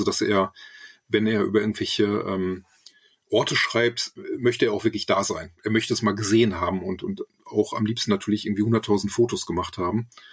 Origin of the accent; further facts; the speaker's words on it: Germany; als Piefke